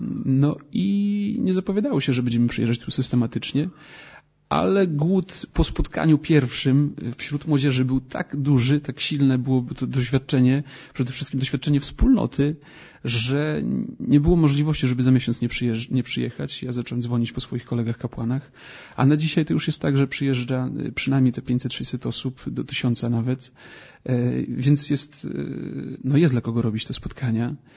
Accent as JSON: {"language": "Polish", "town": "Kodeń", "region": "Lublin Voivodeship", "country": "Poland", "said": "W ogóle pochodzę z Kodnia i mój ojciec wywodzi się z Kodnia, moja babcia, więc znam to miejsce doskonale i jest ono w bardzo szczególnym takim miejscu w moim sercu."}